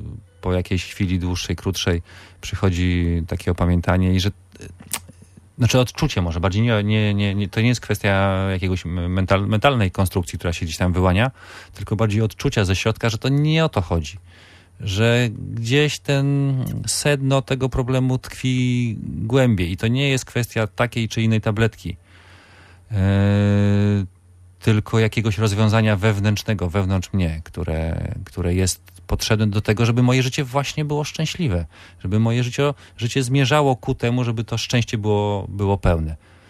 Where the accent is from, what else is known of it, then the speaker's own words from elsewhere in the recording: Gdańsk, Pomeranian Voivodeship, Poland; ja jestem prosty chłopak z Zaspy.